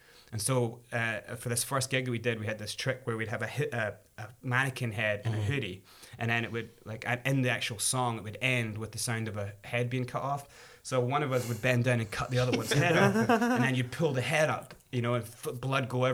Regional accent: Scotland, United Kingdom; Are you telling me that just because we're Scottish, we'll never get a chance?

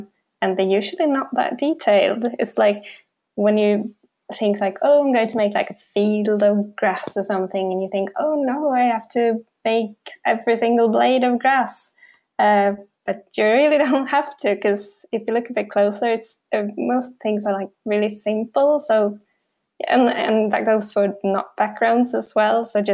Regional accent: Dalarna County, Sweden; I'm originally from Dalarna, and I just happened to move to a flat in Vallentuna with my boyfriend because he's from there

